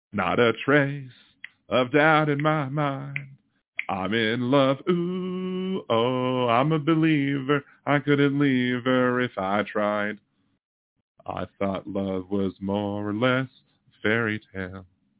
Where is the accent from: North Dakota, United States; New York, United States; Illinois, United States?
Illinois, United States; I grew up in Mason County, Illinois.